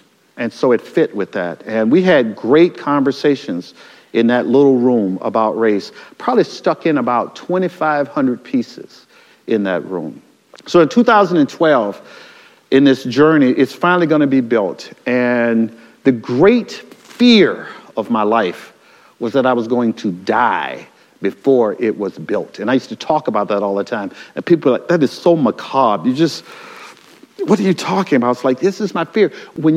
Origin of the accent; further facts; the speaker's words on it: Mobile, Alabama, United States; also born or lived in Harlem, United States; So I grew up in Mobile, Alabama. I was born in Harlem. My father was actually something of a historical figure, but I got raised down south.